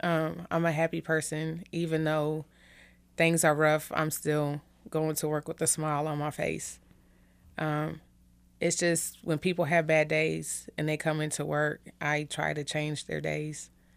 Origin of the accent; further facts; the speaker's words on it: Ohio, United States; now in Kansas City, United States; No, I didn't. I grew up in Ohio. I came to Kansas City in 99.